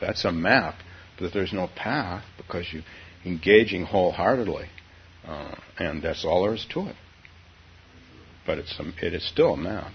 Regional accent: United States; Well, we're Americans. My take is that this is fine, but I'm an American.

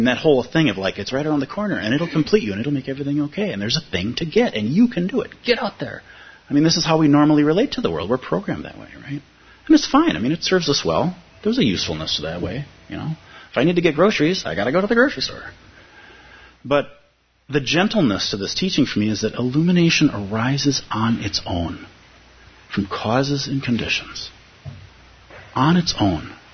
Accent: Minnesota, United States; as somebody born and raised in Minnesota, we do not have an ancestor shrine in my house.

